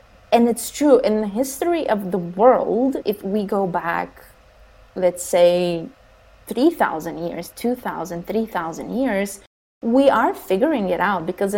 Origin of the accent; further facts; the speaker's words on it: Bulgaria; So I grew up in a very poor country. I was born in Bulgaria. It's tough.